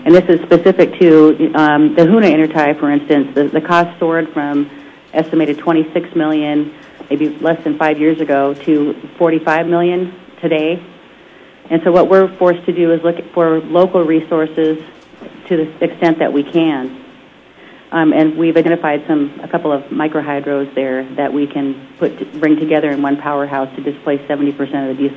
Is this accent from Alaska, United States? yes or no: yes; Alaska, United States; Some of you know that I'm from Southeast Alaska, so pardon me, but a lot of my comments are pretty particular to Southeast.